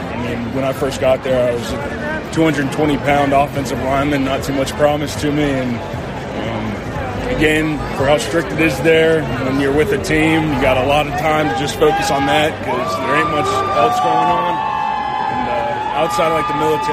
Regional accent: Charleston, South Carolina, United States; Charleston, South Carolina.

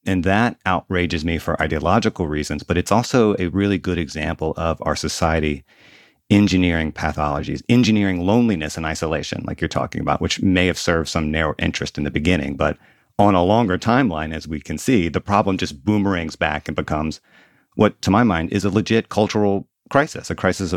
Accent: the South, United States; And I grew up in the South. I've been through several hurricanes, and that has been my experience as well.

